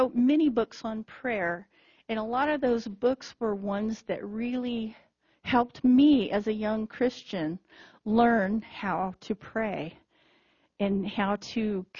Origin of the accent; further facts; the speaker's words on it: the South, United States; most of the people I grew up with in the South who were so focused on witnessing and on evangelism never prayed for the people that they were trying to reach out to.